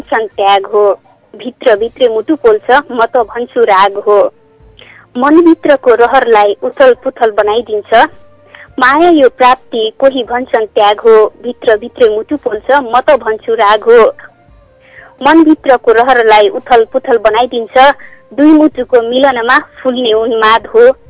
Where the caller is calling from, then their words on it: Bardibas, Madhesh Province, Nepal; हजुर म मौतरीको बदिवासबाट